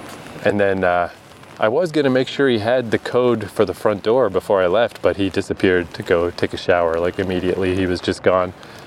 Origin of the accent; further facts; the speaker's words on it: East Coast, Canada; also born or lived in Vancouver; oh, I'm also from Canada, but I'm from the East Coast. But I used to live in Vancouver